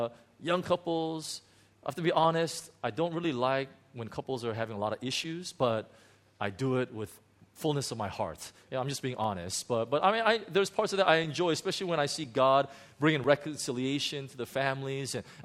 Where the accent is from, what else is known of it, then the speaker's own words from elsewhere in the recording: Hong Kong; well, I'm a pastor from Hong Kong